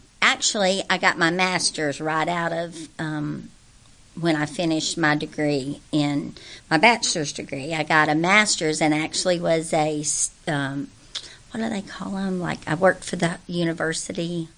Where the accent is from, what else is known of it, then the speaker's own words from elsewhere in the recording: Cookeville, Tennessee, United States; I was actually born and raised in Cookeville, Tennessee. My parents were both born in Cookeville, so we're from a long line of Cookevillians.